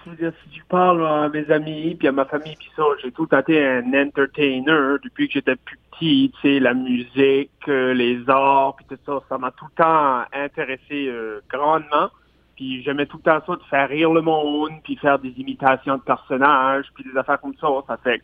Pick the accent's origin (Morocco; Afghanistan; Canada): Canada; Ça fait que je me suis dit, ben, guerre, je suis un Acadien.